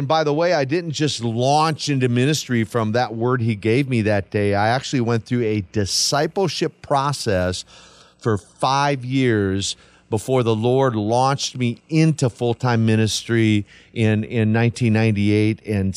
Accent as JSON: {"language": "English", "region": "Minnesota", "country": "United States", "said": "I'm not from Russia, you know, hail from the great state of Minnesota. And so I didn't grow up in Russia."}